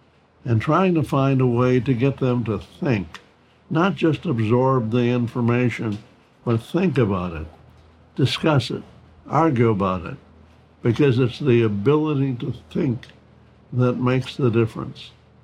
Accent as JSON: {"language": "English", "region": "the South", "country": "United States", "tie": "born or raised there", "said": "I grew up as a Southerner. I understand racism. It's deep in me"}